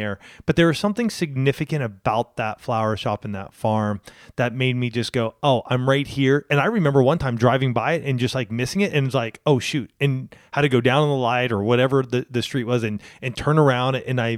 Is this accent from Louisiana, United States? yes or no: no; California, United States; I grew up in Southern California, seeing my dad